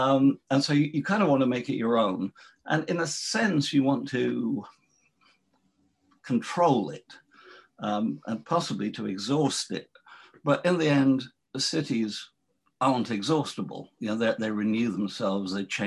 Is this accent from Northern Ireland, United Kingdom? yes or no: no; Sheffield, Yorkshire and the Humber, United Kingdom; moved away as an adult; now in London, United Kingdom; I grew up in Sheffield, 20 years in Sheffield, then 20 years in London.